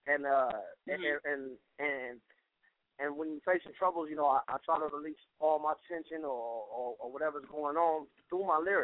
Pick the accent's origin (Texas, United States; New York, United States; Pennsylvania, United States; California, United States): California, United States; Lancaster; now in Portland, United States; I'm originally from Lancaster, California, you know, like it's a Los Angeles suburb. And right now I'm living out in Portland with my brother